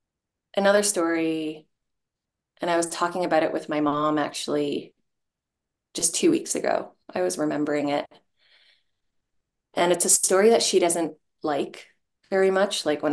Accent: Hong Kong; born there; I was born in Hong Kong in 1988.

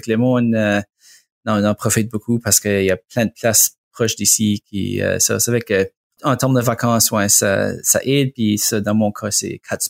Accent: Quebec City, Quebec, Canada; une question que j'ai comme à chaque jour presque, c'est je viens de Québec.

